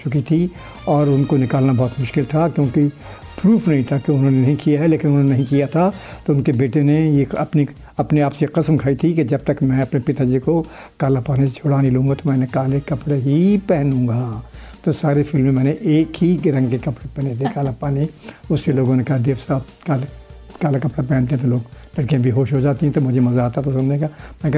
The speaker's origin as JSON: {"language": "Hindi", "town": "Gurdaspur", "region": "Punjab", "country": "India", "tie": "born or raised there", "moved": "yes", "said": "मैं पंजाब का रहने वाला हूँ, पार्टीशन हो गया था 47 में"}